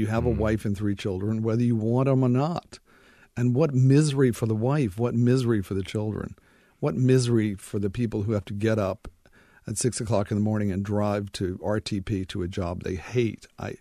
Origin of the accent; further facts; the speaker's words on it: Rocky Mount, North Carolina, United States; I think I was the luckiest guy in the world in terms of winding up in a North Carolina town of 24,000 at the end of the great